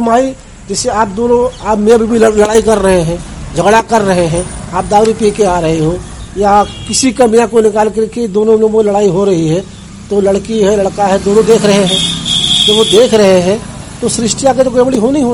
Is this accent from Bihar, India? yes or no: no; Basantpur, Uttar Pradesh, India